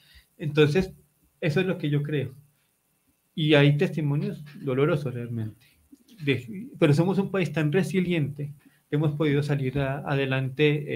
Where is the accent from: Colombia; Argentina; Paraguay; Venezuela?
Colombia; el aporte que yo como colombiano, como ciudadano, puedo hacer.